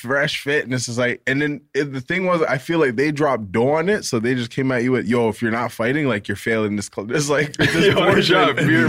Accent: Jamaica; Oh yeah, we're Jamaican.

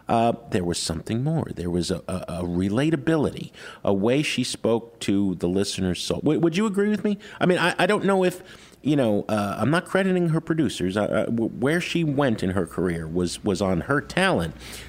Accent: New Jersey, United States; You know, we're both from Jersey, right?

